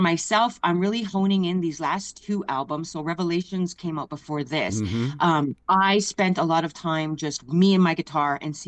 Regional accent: Alberta, Canada; born or raised there

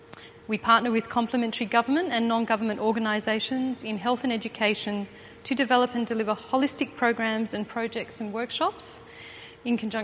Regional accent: Yarralumla, Australian Capital Territory, Australia; The home of our growing up in Yarralumla was planted with an orchard and huge vegetable garden.

